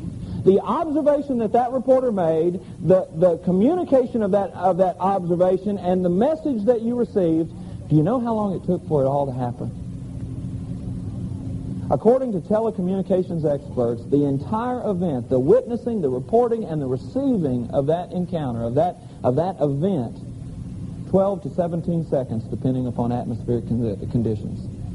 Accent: Kentucky, United States; now in Florida, United States; I came from Kentucky to live in Florida. I came by choice, but I came for a reason.

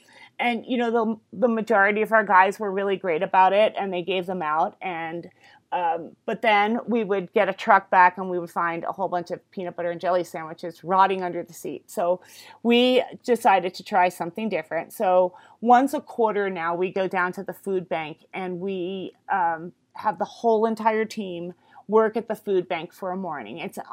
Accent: New Jersey, United States; also born or lived in New York City; now in Colorado, United States; I am from New Jersey originally and lived in New York City for many years prior to moving to Colorado. So I still speak rather fast.

